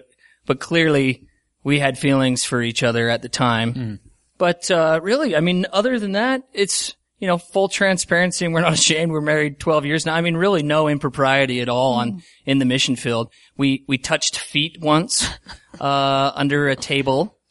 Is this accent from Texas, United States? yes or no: no; Cottonwood Heights, Utah, United States; also born or lived in Sandy; I should preface that. I grew up here. I'm from the Cottonwood Heights and Sandy area. I went to Brighton High School